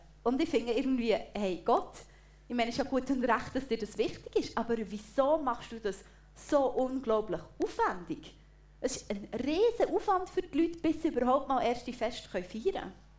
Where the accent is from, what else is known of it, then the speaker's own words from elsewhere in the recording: Switzerland; Für mein kulturelles Verständnis als Schweizer beißt sich das irgendwie.